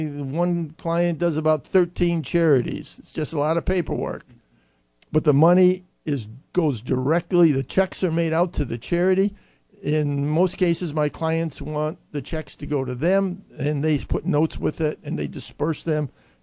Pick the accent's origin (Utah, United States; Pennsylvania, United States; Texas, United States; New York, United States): Pennsylvania, United States; now in Virginia, United States; I came here from Pennsylvania.